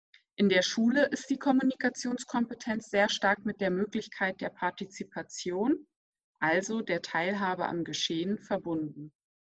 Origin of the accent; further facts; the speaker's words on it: Berlin, Germany; früher als ich ein Kind war, ich komme ja aus Berlin.